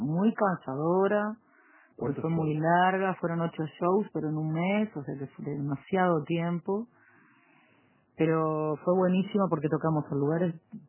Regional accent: Galicia, Spain; yo soy gallega, del Valle del Loro, como era mi abuelo.

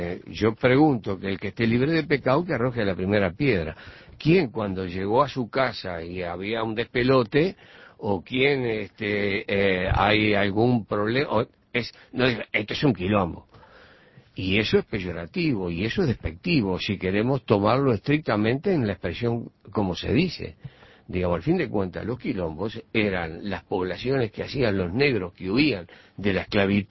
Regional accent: Montevideo, Uruguay; que soy de Palermo.

